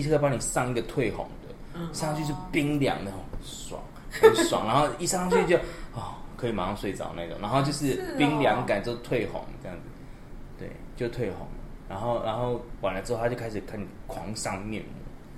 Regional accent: Tainan, Taiwan; 像我们老家台南

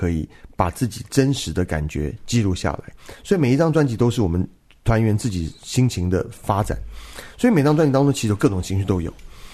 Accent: Taiwan; moved away as an adult; 我今天是一个台湾长大的小孩，我到了美国学爵士乐，也不过就去念了3年书。

